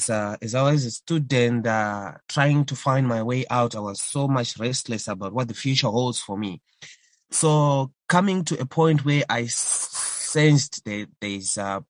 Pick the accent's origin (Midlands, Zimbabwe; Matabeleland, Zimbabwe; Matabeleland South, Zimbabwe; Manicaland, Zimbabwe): Manicaland, Zimbabwe; Mutare; now in Harare, Zimbabwe; There's a day I was traveling to from Mutare, my hometown in Zimbabwe, here to Harare, the capital city.